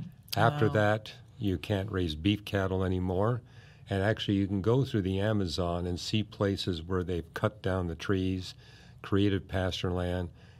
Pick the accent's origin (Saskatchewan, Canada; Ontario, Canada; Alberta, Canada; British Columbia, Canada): British Columbia, Canada; Vancouver; This was just 6 miles from the house that I was raised in Vancouver. I would cross the bridge to North Vancouver, and I loved this park.